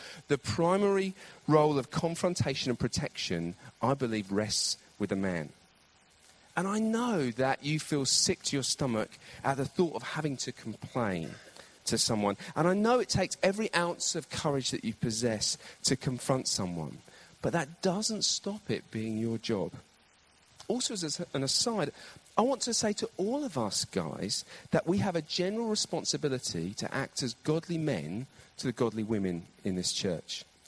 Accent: United Kingdom; We're British.

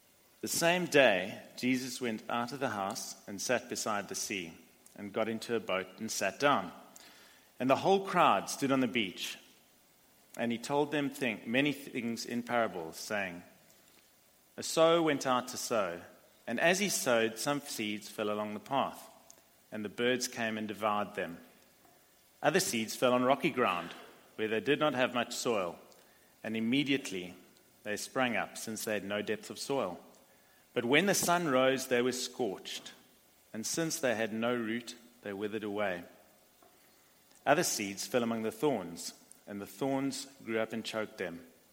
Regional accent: South Africa; Now, growing up in South Africa, I didn't actually have a particularly happy childhood.

